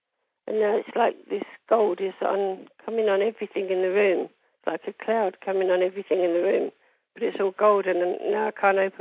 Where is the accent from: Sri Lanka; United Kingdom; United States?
United Kingdom; England; I'm English, so I went and made a cup of tea